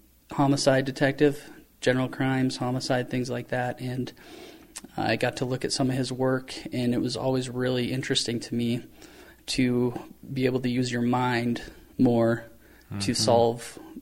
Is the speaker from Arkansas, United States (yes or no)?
no; Anaconda, Montana, United States; I grew up in Anaconda, Montana. My father was a police officer, and my mother runs the Senior Citizen Center in Anaconda